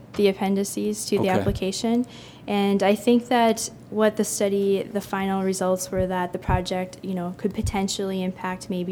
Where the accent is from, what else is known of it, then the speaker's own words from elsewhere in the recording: New Salem, North Dakota, United States; I'm from New Salem, North Dakota.